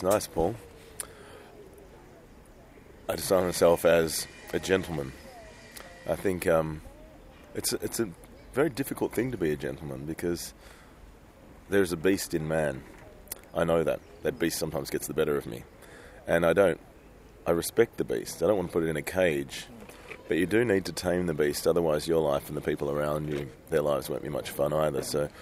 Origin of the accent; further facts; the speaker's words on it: Australia; born there; My father's Croatian and my mother's English, and I was born in Australia.